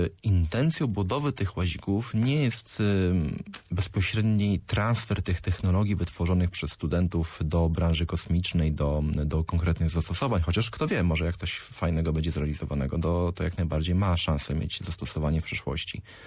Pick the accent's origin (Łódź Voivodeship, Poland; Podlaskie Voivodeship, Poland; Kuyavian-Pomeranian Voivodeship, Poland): Podlaskie Voivodeship, Poland; Suwałki; Suwałki, chociaż dlatego, że jestem z Suwałk, Suwałki gdzieś tam cały czas są na mojej drodze życiowej